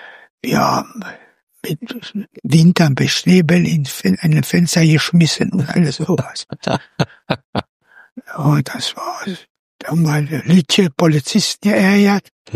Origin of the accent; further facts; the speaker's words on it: Holtensen, Lower Saxony, Germany; also born or lived in Göttingen; bin am 22.09.1939 geboren in Göttingen und bin in Holtensen aufgewachsen.